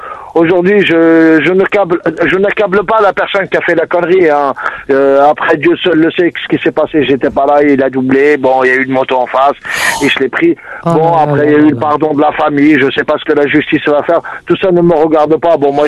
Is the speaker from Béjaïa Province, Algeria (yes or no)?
yes; Béjaïa, Béjaïa Province, Algeria; je parle parce que moi je suis de Bijaya, quoi.